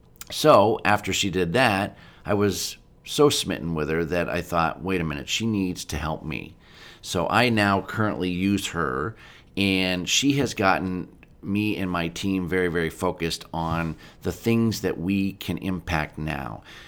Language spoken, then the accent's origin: English; Pennsylvania, United States; I grew up in Pennsylvania, so I thought, well, that's ridiculous.